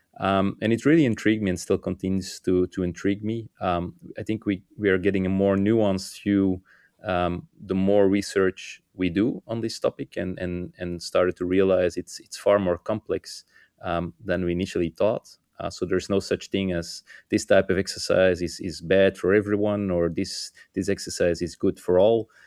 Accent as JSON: {"language": "English", "country": "Belgium", "said": "I'm a cardiologist from Belgium, working in Hasselt"}